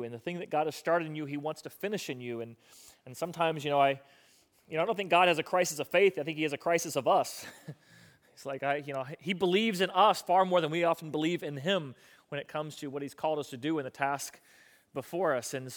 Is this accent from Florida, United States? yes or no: yes; Florida, United States; I grew up here in South Florida, and it's Monday Night Football